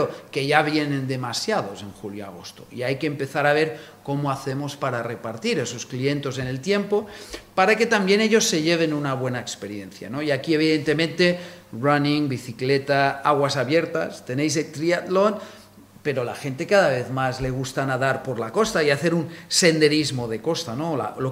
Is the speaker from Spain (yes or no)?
yes; Balearic Islands, Spain; yo soy menorquín